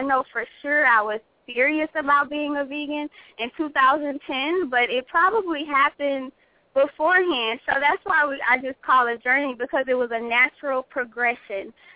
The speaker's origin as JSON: {"language": "English", "town": "Houston", "region": "Texas", "country": "United States", "said": "I am originally from Houston, Texas. I am definitely 100% Southern girl, you know, fried fish, pork chops."}